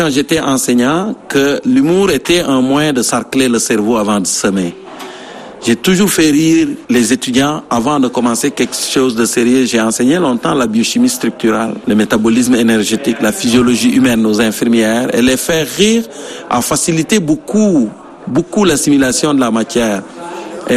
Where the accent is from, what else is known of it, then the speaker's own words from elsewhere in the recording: Senegal; Moi, je suis originaire du centre du Sénégal, d'une famille d'agriculteurs.